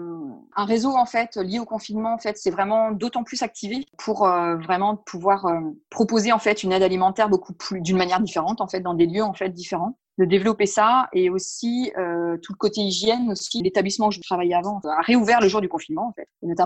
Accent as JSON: {"language": "French", "country": "France", "said": "enfin moi en tant que Française, voilà, j'ai pas vécu ça."}